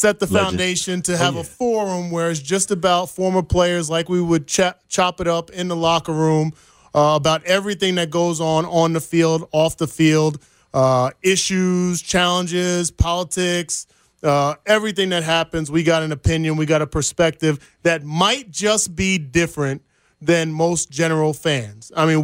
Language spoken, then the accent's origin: English; New Jersey, United States; would have never, ever thought that I would not be living in Jersey. Mm-hmm. I would never. My wife's from Jersey. I'm from Jersey. All my family's back there.